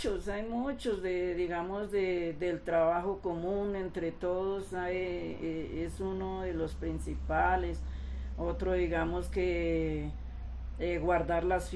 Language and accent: Spanish; Sumapaz, Bogotá, Colombia; yo era muy joven, supremamente joven, de 15 años cuando conocí estas tierras, porque yo me crié en Sumapaz, pues estamos en Sumapaz, pero pues en la localidad 20, y pues me radiqué aquí prácticamente desde los 15 años.